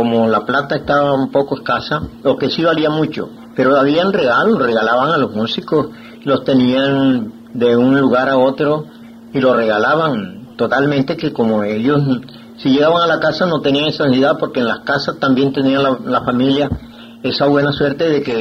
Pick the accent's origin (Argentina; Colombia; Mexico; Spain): Colombia; Huacoche, Cesar; born there; yo nací en Huacoche, un pueblecito muy cerca de aquí de Valledupar. Nací en el 1914, 19 de junio.